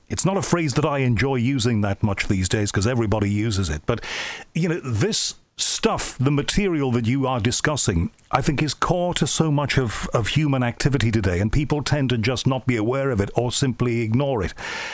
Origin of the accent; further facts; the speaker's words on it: Liverpool, North West England, United Kingdom; born there; accent: Scouse; And you like it when I do my Scouse accent, which, of course, comes from the city of my birth, and I'm very, very proud of it, Liverpool, you know, and a lot of my relatives, you know, talk a little bit like that, you know, and that's our accent.